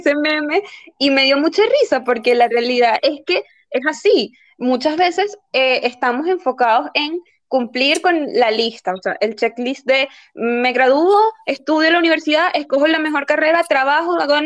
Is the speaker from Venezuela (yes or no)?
yes; Venezuela; moved away; porque yo me fui de Venezuela y él estaba allá